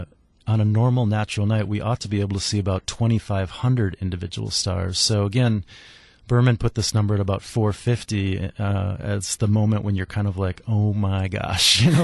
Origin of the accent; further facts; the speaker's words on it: Minneapolis, Minnesota, United States; I grew up in Minneapolis, and my family has a cabin in northern Minnesota.